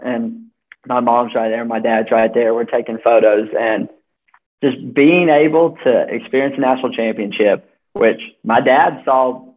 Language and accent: English; North Carolina, United States; oh, this guy's from North Carolina. I'm from North Carolina. That's so cool.